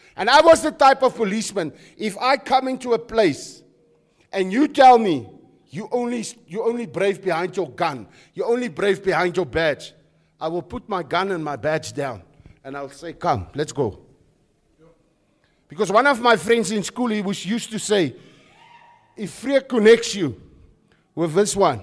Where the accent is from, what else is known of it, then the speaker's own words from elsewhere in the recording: Krugersdorp, Gauteng, South Africa; Where I grew up in the West Rand, in the West, in Krugersdorp, it was about survival.